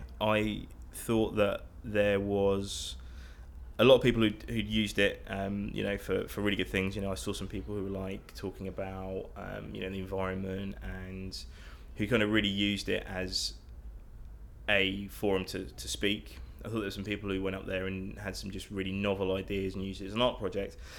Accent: Epsom, South East England, United Kingdom; Well, I was born in Epsom. I lived there for most of my life up until college, then moved away, and then moved back there about a year ago just to be closer to family.

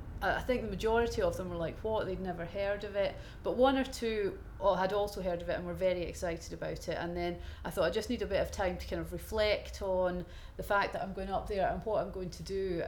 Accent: Hereford, West Midlands, United Kingdom; I'm 44 and I'm from Hereford.

